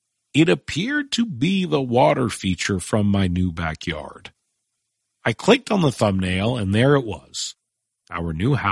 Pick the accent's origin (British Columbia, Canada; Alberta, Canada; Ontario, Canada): British Columbia, Canada; Vancouver; I'm from Vancouver, which is and always has been one of the most liberal cities in the world when it comes to weed.